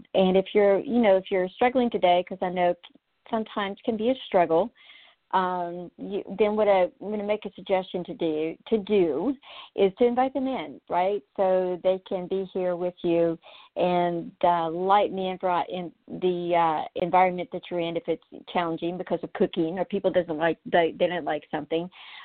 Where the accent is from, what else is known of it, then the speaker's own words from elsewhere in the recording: North Carolina, United States; I'm actually in North Carolina. I grew up in North Carolina